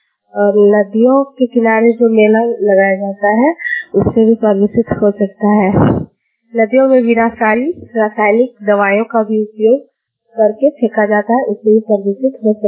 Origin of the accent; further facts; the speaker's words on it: Gola, Jharkhand, India; मैं गोला प्रखंड की रहने वाली हूँ।